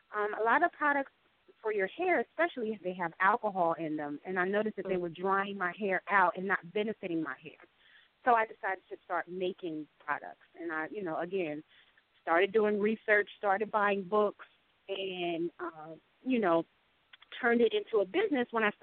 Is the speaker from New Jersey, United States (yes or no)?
yes; New Jersey, United States; I was living in New Jersey at the time because I was born in New Jersey, born and raised in New Jersey.